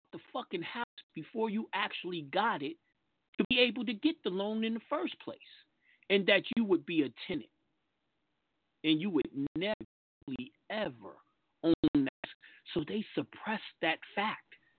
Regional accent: United States; And I'm American. But I just come in with the motherfucking birth certificate, and they can't deny me to let me into this country. Why? I got proof I was born here.

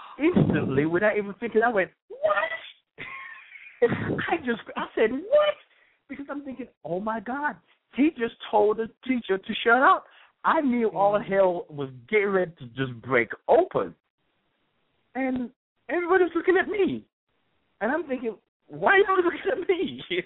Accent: Nigeria; also born or lived in England; You know, I'm from Nigeria. I was born in England

